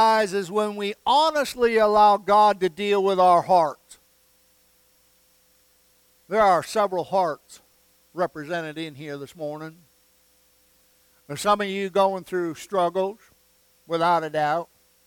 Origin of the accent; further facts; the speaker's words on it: New York, United States; I'm from New York.